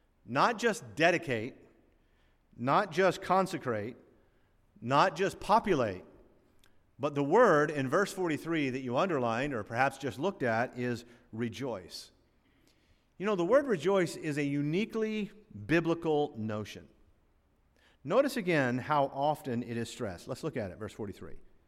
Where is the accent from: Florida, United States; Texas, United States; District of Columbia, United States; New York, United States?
Florida, United States; I always look at the month of May because I grew up in Florida mostly, and Florida's pretty warm early on.